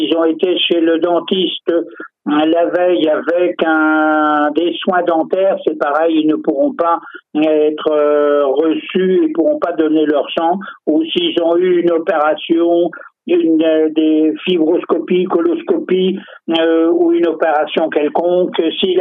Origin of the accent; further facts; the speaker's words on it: France; comme chez nous en France